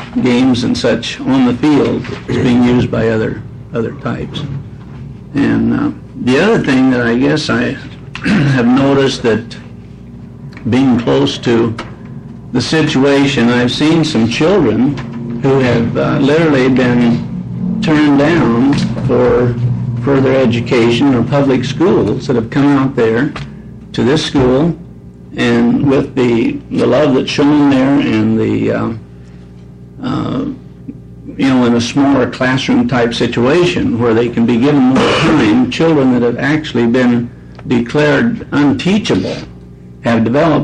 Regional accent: Hermiston, Oregon, United States; I'm a businessman from Hermiston. I've owned a business on Main Street for 32 years and served on the city council there.

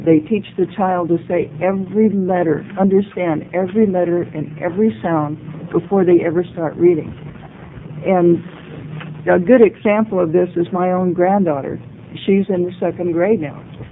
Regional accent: Harlan, Oregon, United States; I'm from Harlan, which is in Lincoln County, up in the hills.

